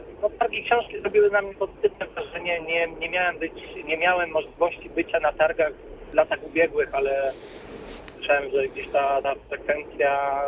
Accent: Poznań, Greater Poland Voivodeship, Poland; to jestem rodzeństwem poznaniakiem, także też nie mam daleko na targi

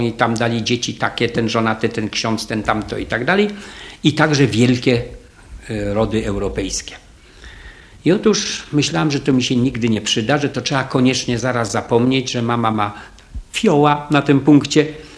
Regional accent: Greater Poland Voivodeship, Poland; moved away; Pana wyrzucił Stalin z Łotwy, mnie wyrzucili Niemcy z Poznańskiego.

